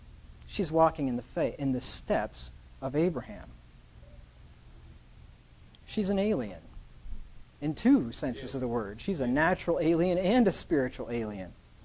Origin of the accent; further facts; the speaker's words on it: Pennsylvania, United States; I grew up in Pennsylvania. I was converted there.